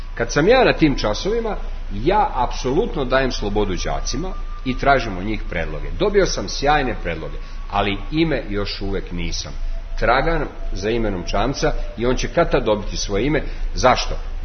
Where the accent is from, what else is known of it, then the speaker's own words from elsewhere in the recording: Serbia; kome i mi kao Srbi pripadamo, je li tako? Kao nebeski narod.